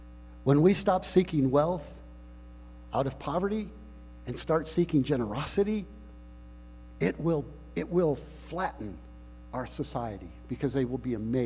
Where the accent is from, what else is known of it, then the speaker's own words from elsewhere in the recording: Missouri, United States; it was so wonderful to be in the midst of Missouri, because I grew up in Missouri.